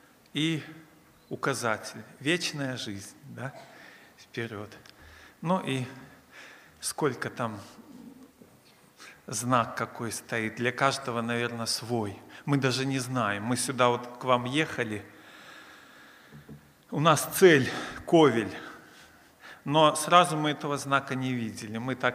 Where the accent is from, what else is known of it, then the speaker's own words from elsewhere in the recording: Belarus; Я из Белоруссии. Пресвитер церкви города Жлобина. Это Гомельской области.